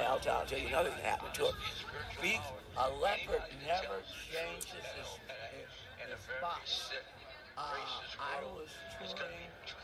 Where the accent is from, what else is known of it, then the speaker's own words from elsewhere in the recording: Chicago, Illinois, United States; I grew up in Chicago, but I stayed with my white relatives in Los Angeles.